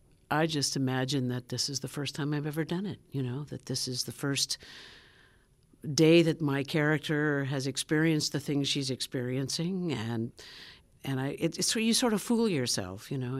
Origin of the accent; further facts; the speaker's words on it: Phoenix, Arizona, United States; I don't know, but Broadway was something very far away from me when I was growing up in Phoenix.